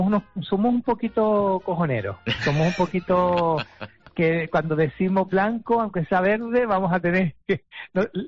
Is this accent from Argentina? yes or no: no; Las Palmas de Gran Canaria, Canary Islands, Spain; soy hijo directo de Las Palmas de Gran Canaria